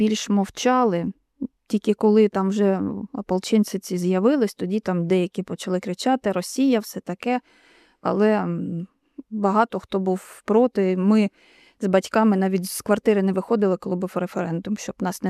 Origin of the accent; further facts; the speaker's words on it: Sievierodonetsk, Luhansk Oblast, Ukraine; Я народилась в місті Сєвєродонецьку, виросла і до останнього дня там була, ніде більше не жила, тільки Сєвєродонецьк.